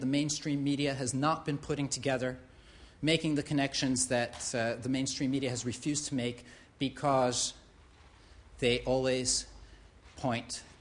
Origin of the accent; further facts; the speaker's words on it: New York City, New York, United States; I grew up in New York City, and I've moved back to New York